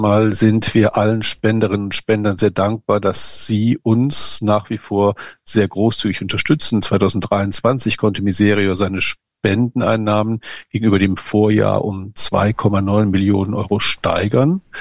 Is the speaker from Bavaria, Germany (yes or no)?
no; Aachen, North Rhine-Westphalia, Germany; ich stamme ja aus Aachen